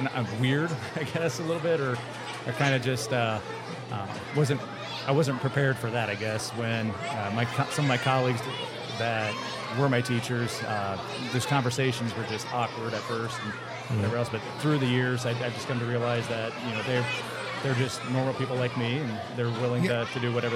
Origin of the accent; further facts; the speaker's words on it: Coldwater, United States; So I'm originally from Coldwater, graduated in 04